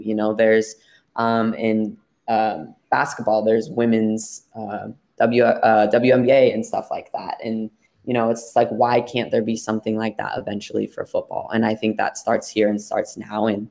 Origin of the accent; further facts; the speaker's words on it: Colorado, United States; We're actually from Colorado, so our team was the Broncos.